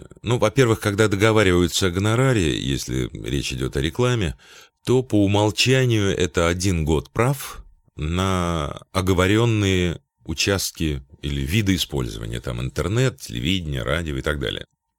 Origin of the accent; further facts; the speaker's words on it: Russia; moved away as an adult; now in Germany; я вырвался из России 1990 года.